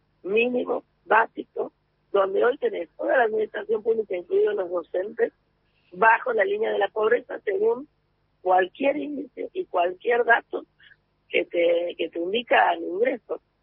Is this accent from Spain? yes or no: no; Jujuy, Argentina; desde La Quiaca les mando, yo soy de Jujuy